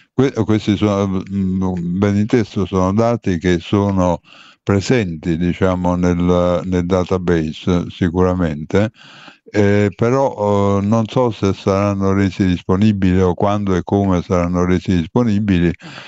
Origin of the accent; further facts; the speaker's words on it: Naples, Campania, Italy; Beh, io intanto, essendo napoletano, tocco ferro